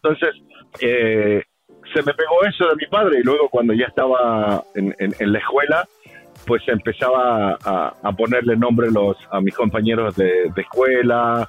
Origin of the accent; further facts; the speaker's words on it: Santiago, Santiago Metropolitan Region, Chile; yo para la Copa América de Chile fuimos al barrio donde yo crecí, en Santiago